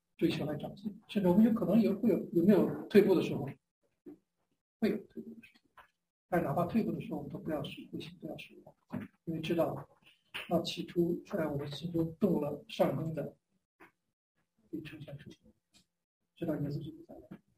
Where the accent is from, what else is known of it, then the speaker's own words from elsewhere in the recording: China; 像我们以前从小在中国这样的环境